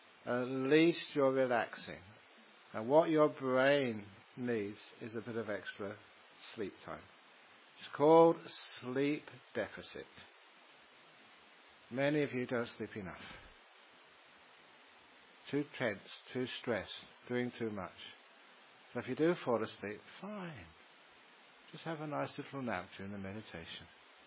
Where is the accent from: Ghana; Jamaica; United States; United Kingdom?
United Kingdom; England; born there; Maybe because I was born in England. But it's really hot in here.